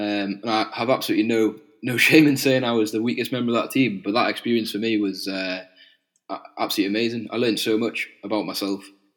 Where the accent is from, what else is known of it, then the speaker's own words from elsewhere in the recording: North East England, United Kingdom; so the cold is kind of my natural home as a Geordie, I suppose